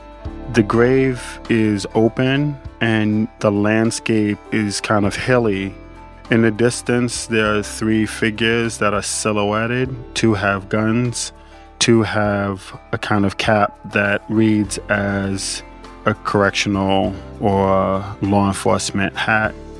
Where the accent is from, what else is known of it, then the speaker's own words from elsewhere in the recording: New York, United States; but in New York, and as a New Yorker in particular, this is my black hole. I feel some kinds of way about New York.